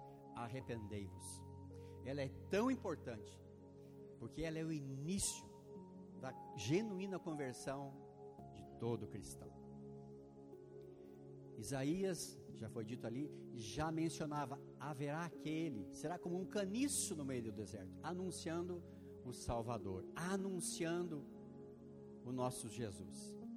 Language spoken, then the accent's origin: Portuguese; Ukraine; Eu sou ucraniano, ortodoxo